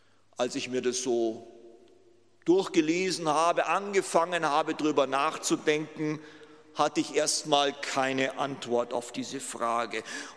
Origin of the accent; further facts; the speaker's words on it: Germany; In vielerlei Hinsicht bin ich ja ein typischer Deutscher und das ist auch gut so.